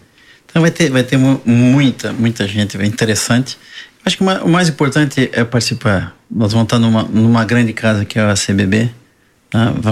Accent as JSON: {"language": "Portuguese", "town": "Siderópolis", "region": "Santa Catarina", "country": "Brazil", "said": "eu sou de Siderópolis. Eu, quando saí de Siderópolis, era um lugarzinho de 600 habitantes."}